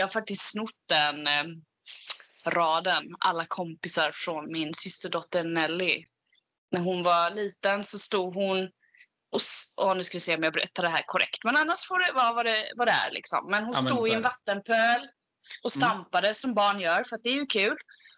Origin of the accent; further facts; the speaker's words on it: Kalmar, Kalmar County, Sweden; jag cyklade ju många år eftersom jag kommer från Kalmar och har ju cyklat där